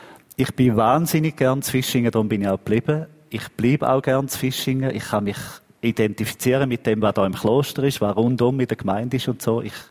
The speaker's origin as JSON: {"language": "German", "town": "Halde", "region": "Thurgau", "country": "Switzerland", "tie": "born or raised there", "said": "Ich bin nicht in Bischofszell selber aufgewachsen, sondern in der Halde. Das ist ein Dorf etwa 3-4 Kilometer entfernt. Und mit diesen Gemeindezusammenlegungen bin ich jetzt später einmal noch Bischofszeller geworden."}